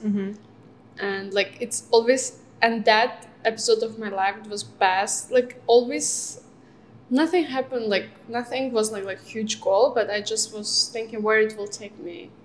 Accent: Moscow, Russia; English is a second language; it's originally a Turkish-Azerbaijani name. My parents are from Azerbaijan, and I was born and raised in Moscow

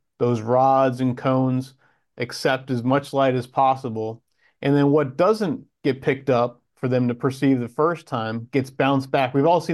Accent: Pennsylvania, United States; But I grew up in Pennsylvania, big deer state, in a hunting family with a strong conservation attitude, and just spending my time around the coal strippings looking for deer as a young kid.

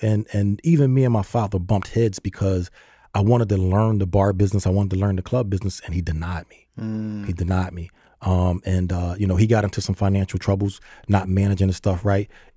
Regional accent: Philadelphia, Pennsylvania, United States; Born and raised in Philadelphia.

